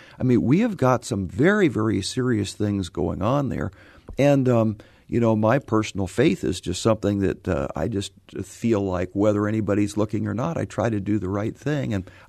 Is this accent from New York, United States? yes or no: no; Missouri, United States; You know, I grew up in St. Louis County, went to high school here, got a degree in engineering.